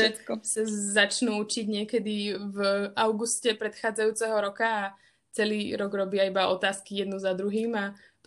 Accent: Bratislava, Bratislava Region, Slovakia; Ono to je vlastne ten argument, že som z Bratislavy a ja som nechcela úplne zostávať na vysokú školu doma.

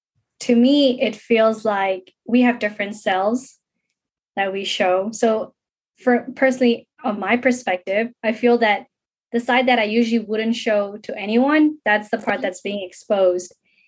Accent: South Africa; now in Hong Kong; Because there was a moment when I grew up in South Africa where I did not care what other people think. And then came to Hong Kong

